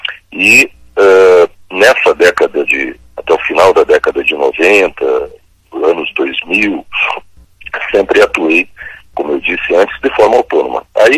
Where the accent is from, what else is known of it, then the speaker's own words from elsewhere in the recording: Paranaguá, Paraná, Brazil; eu lembrei da minha infância, lembrei da minha adolescência em Paranaguá